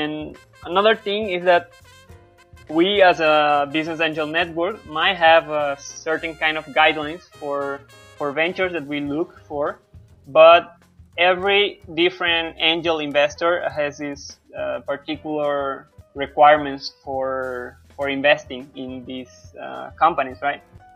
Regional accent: Paraguay; English is a second language; every time that I came back home in Paraguay, my home country, during the holidays

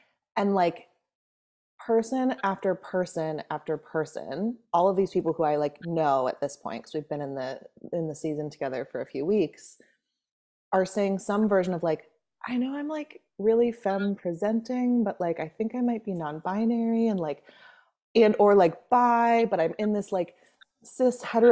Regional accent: California, United States; I grew up in the Bay Area, so it was very, like, gay, lesbian, I bi

